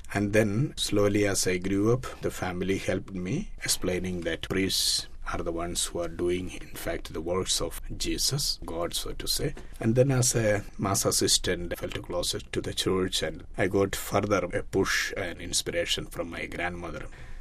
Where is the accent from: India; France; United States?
India; Kerala; English is a second language; I belong to the Diocese of Gorakhpur in North India. I hail from Kerala, from the Diocese of Palay. I was born into a family of 7 children